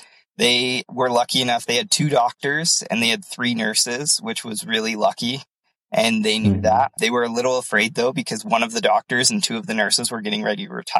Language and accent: English; Orem, Utah, United States; I'm a native here to Utah. Grew up in Orem, Utah, Provo area, and lived in Ogden while I was going to school at Weber State. So have stayed relatively close for the most part. I did serve an LDS mission, so lived a couple years